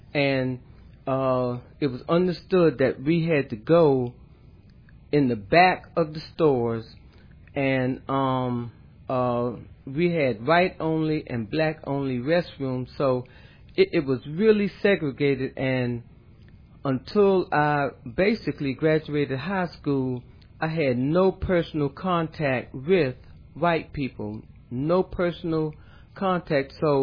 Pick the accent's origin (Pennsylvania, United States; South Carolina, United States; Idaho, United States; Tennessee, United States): South Carolina, United States; Well, Pastor Jerry, I grew up in Marion County, South Carolina, in the 50s, and that was totally segregated.